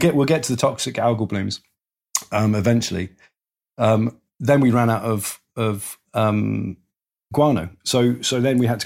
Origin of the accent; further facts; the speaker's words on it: United Kingdom; Probably British, so I don't offend anyone because I am British, right?